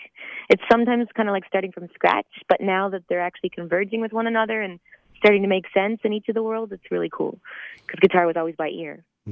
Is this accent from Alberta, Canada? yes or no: no; Charlottetown, Prince Edward Island, Canada; now in Halifax, Canada; I grew up in Charlottetown, and then I moved to the big city of Hollywood. 3.5 hours away. So it's nice still being really close to home. And Halifax I definitely consider home now too.